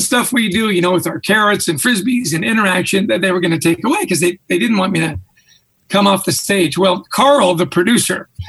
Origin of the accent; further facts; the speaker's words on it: Canada; now in New Jersey, United States; or if I'm a Canadian, it was the process.